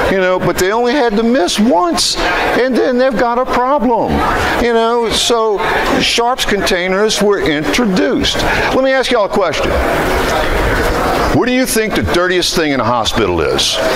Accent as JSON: {"language": "English", "town": "New Orleans", "region": "Louisiana", "country": "United States", "said": "I'm the director of healthcare for SSS. I'm from New Orleans, so if I talk too fast for y'all, let me know"}